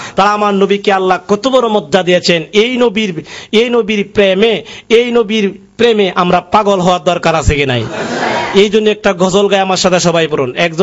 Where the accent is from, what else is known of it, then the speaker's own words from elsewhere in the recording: Kuliarchar, Dhaka Division, Bangladesh; আমাদের কিশোরগঞ্জ উপজেলা কুঠিয়াদি উপজেলাতে, আমার বাড়ি কুঠিয়াদি উপজেলাতে